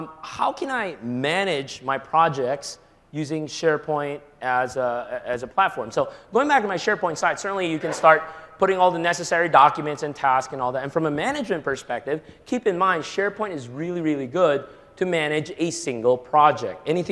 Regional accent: Manila, Metro Manila, Philippines; English is a second language; Forgive my heavy accent. I'm just trying to be a little southern here. I'm from the deep south, Manila, Philippines.

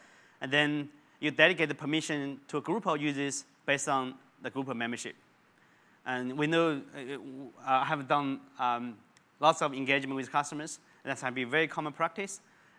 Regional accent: Australia; Yeah, the other one, I guess, as Australian, we probably will know this WEC leakage.

